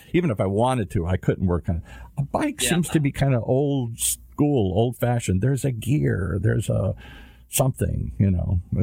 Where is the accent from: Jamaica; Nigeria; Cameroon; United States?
United States; Michigan; I have an old 56 Plymouth. I'm from Michigan. Of course, I have to have an old car here.